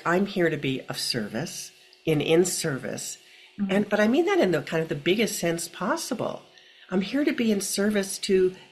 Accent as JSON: {"language": "English", "town": "Philadelphia", "region": "Pennsylvania", "country": "United States", "tie": "born or raised there", "said": "I remember we lived on the East Coast. I grew up in Philadelphia."}